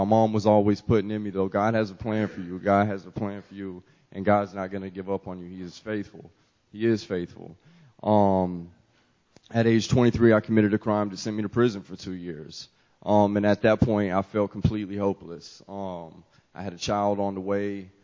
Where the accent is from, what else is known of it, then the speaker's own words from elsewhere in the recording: Tallahassee, Florida, United States; I'm actually from Tallahassee, Florida. Matter of fact, I'm from right around the corner here.